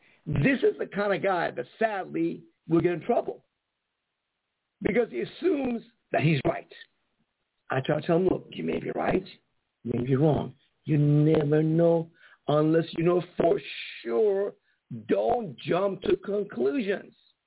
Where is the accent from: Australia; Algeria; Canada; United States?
Canada; I'm from Canada.